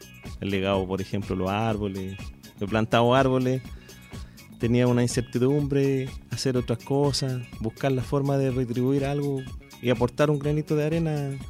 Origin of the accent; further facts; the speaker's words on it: Gultro, O'Higgins, Chile; nació en Olivar, en Gultro más que nada. Bueno, nacido y criado allá desde que tengo uso razón.